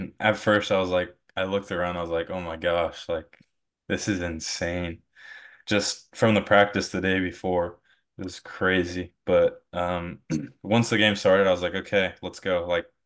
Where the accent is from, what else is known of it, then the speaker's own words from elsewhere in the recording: San Antonio, Texas, United States; he's from Bernie, I'm from San Antonio, so it's right next two towns right next to each other.